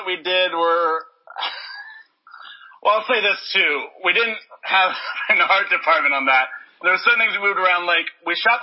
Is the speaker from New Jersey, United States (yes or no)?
no; Memphis, Tennessee, United States; I'm from Memphis. I love Memphis.